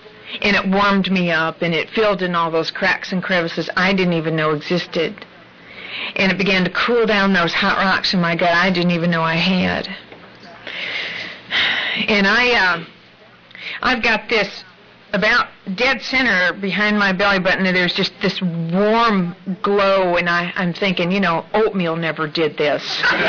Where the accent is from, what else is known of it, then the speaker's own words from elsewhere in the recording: Midwest, United States; I was raised in the Midwest in a very kind, comfortable home.